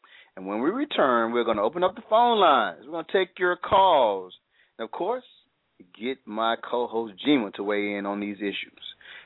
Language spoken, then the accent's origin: English; Alabama, United States; Now, I'm from Calhoun County area, but I was fortunate enough not to receive any of my family members did not receive any major damage.